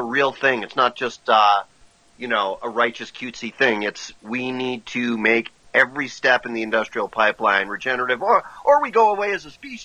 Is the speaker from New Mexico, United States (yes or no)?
yes; New Mexico, United States; My home state is New Mexico, but I work in hemp and cultivate hemp in a number of places around the world.